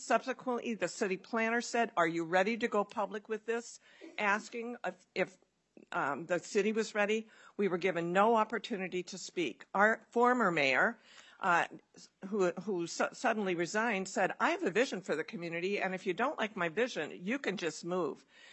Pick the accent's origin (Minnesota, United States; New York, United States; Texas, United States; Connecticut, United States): Minnesota, United States; Farmington; from Farmington, Minnesota